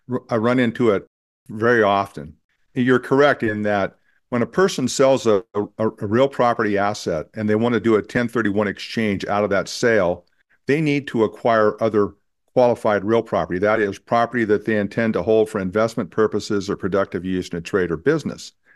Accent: Montana, United States; I'm basically a ranch kid that was born and raised in Montana and went off to law school, came back to Montana.

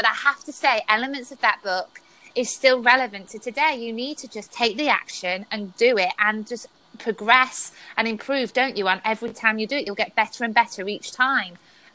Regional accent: England, United Kingdom; and I'm English.

